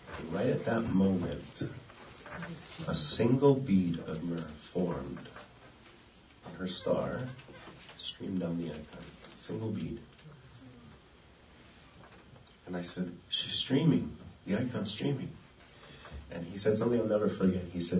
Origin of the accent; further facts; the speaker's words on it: Hawaii, United States; I'm from Hawaii.